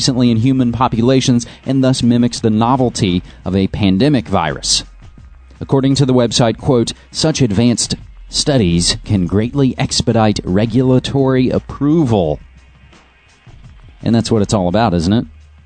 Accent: West Virginia, United States; My home state of West Virginia has now recorded its first swine flu death

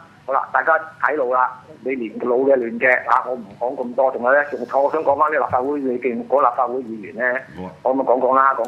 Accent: Hong Kong; 唔係我哋香港人叫佢制唔制裁㗎

